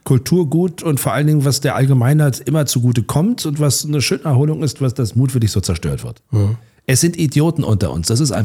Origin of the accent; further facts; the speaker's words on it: Berlin, Germany; Ich sage das als Berliner, aber wir sind ja hier in Potsdam zu Hause.